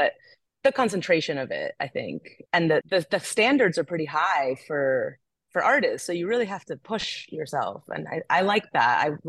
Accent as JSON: {"language": "English", "town": "Barranquilla", "region": "Atlántico", "country": "Colombia", "said": "I come from Barranquilla in Colombia, which is the birth of magic realism."}